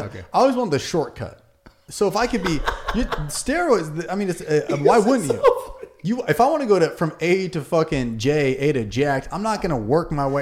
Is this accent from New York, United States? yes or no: no; Camarillo, California, United States; I grew up in California, but I don't know why.